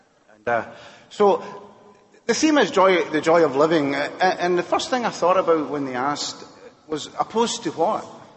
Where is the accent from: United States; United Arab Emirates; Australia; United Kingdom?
United Kingdom; Glasgow, Scotland; I was brought up in Glasgow, Scotland